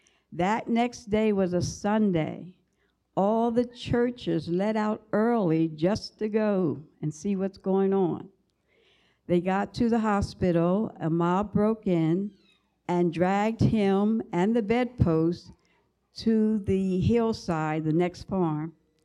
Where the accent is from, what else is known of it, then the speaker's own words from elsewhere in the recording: Coatesville, Pennsylvania, United States; I grew up in Coatesville. I hope you've heard of Coatesville. It's just 35 minutes from here.